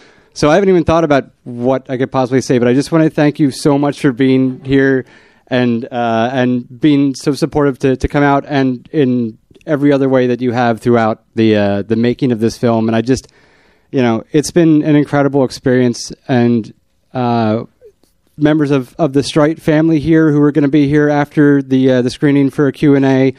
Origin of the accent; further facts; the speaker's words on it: New Jersey, United States; now in New York City, United States; I grew up in Jersey. I had a long family history in the Lower East Side and was drawn back to the neighborhood.